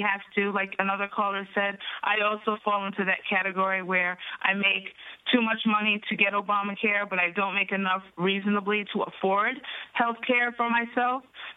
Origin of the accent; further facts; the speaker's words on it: New York, United States; Actually, I grew up in New York. I was a lifelong Democrat. I've lived in New Jersey almost 20 years now.